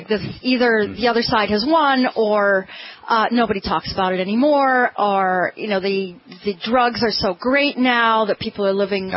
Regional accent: Port Huron, Michigan, United States; we have a lot of cancer in Port Huron. And it happens to be my hometown, and I moved back there.

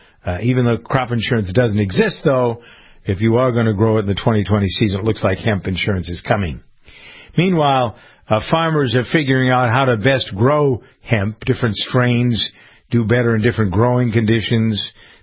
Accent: Florida, United States; I've always thought Florida oranges were great, but I grew up around Florida oranges.

